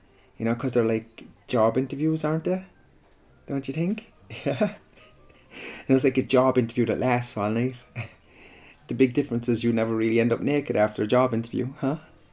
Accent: Munster, Ireland; accent: Irish; Yeah, well, I'm Irish, yeah. You can hear it in my accent when I talk. I'm an Irishman from West Cork.

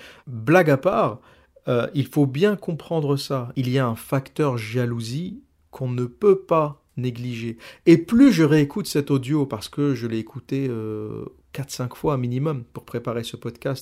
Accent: Rouen, Normandy, France; je suis moi-même de Rouen, je connais cette culture, je connais ce délire. Tu grandis dans un cocon familial avec le père, la mère, le schéma traditionnel

